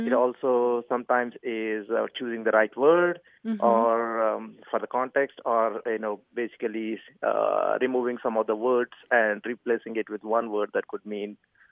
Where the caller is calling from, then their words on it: Frisco, Texas, United States; I'm calling from Frisco, Texas.